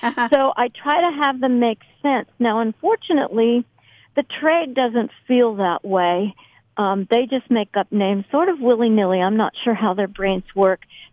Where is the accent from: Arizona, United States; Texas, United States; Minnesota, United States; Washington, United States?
Arizona, United States; I grew up in Arizona with 1 to 2 inches of rain.